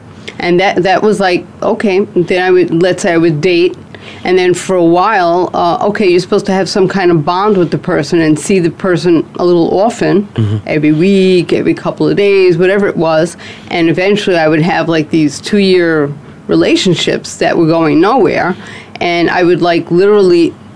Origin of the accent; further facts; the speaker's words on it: Bronx, New York, United States; my family and I, we moved from the Bronx where I was raised. By 12 years old, we moved to Forest Hills.